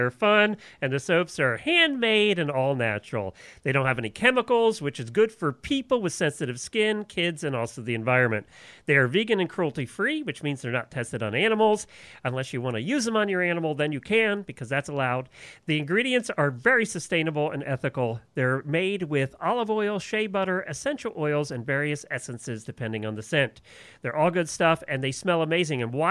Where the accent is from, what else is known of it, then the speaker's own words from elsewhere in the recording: Pennsylvania, United States; And it's a big thing where we grew up in Lancaster County, Pennsylvania. It's a big Amish thing, too.